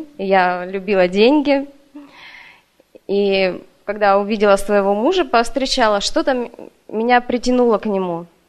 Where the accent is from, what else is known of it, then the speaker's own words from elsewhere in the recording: Krasnoyarsk, Krasnoyarsk Krai, Russia; moved away as an adult; also born or lived in Novosibirsk; Вообще, я из Красноярска. Мы сюда приехали с мужем 3 месяца назад. До этого из Красноярска, когда мы познакомились с мужем, мы переехали сначала в Новосибирск, жили там 3 года.